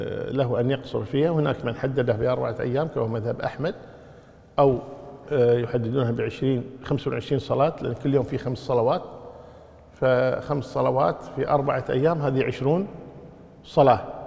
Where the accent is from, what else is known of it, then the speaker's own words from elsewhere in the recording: Kuwait; إذا كان يسافر برا مثل عندنا في الكويت مثلا يسافر عن طريق مثلا السالمي بعد أن يتجاوز الجهراء